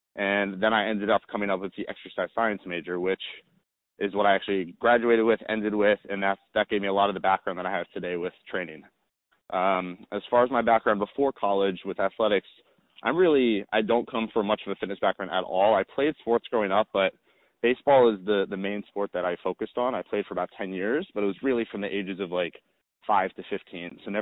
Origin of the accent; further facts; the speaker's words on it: Maryland, United States; moved away as an adult; also born or lived in Indiana; About 24 years old right now. I grew up in Maryland, and when I was 18, I moved out to Indiana for school